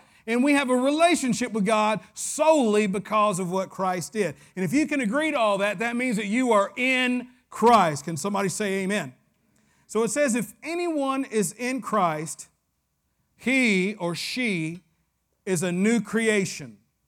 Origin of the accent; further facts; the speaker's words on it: Tennessee, United States; from a small county in West Tennessee. But for some of you, they know your name. I know when I go to my hometown, Pastor Lance, I can walk down the street. There's only 10,000 people in the county.